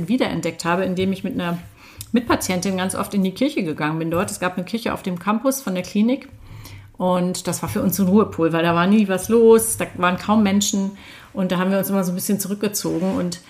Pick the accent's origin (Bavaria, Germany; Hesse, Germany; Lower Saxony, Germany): Lower Saxony, Germany; Hanover; meiner Heimatstadt Hannover